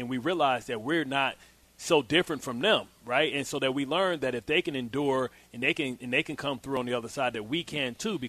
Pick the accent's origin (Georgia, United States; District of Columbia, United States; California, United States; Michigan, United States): Michigan, United States; Detroit; I'm from Detroit, Michigan. I grew up around all black people. My first, only had one white student in my entire school. I was really segregated. And, you know, I grew up in the 80s during the height of the drug and gang era.